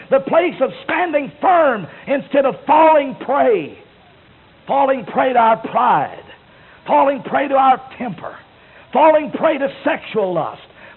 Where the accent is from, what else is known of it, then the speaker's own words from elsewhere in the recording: Jasper, Texas, United States; Now, I didn't tell anybody I was from Jasper when we started this meeting because I know Jasper and Silsby have been longtime rivals on the football field.